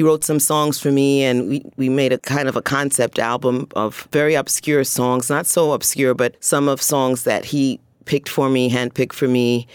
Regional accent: New York, United States; Well, growing up in Bed-Stuy was character-building experience, to say the least. I grew up when it was really hairy, pre-Giuliani era.

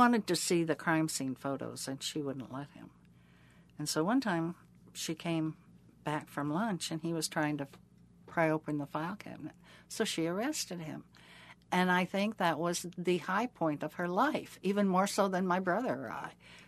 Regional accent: Garden City, Kansas, United States; I grew up in Garden City, Kansas, the spot on the map.

